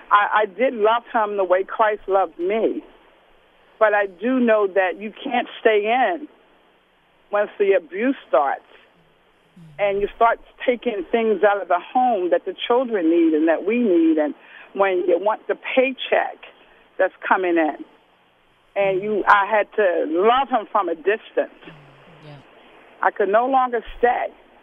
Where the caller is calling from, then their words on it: Philadelphia, Pennsylvania, United States; And I'm calling from Southwest Philadelphia.